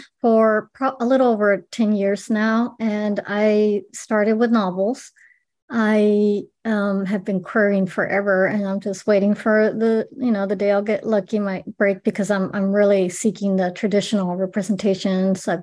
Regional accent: El Paso, Texas, United States; A huge part of me is, you know, my culture, growing up in the Mexican American barrio of El Paso.

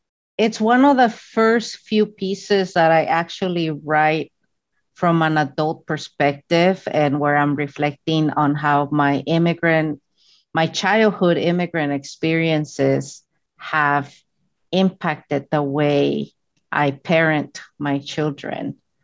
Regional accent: California, United States; We grew up undocumented in the United States. She's from New York and I'm from California.

